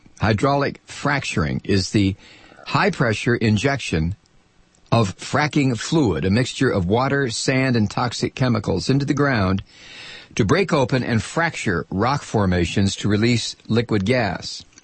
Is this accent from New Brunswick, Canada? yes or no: yes; Pointe Sabine, New Brunswick, Canada; I am from Pointe Sabine, New Brunswick.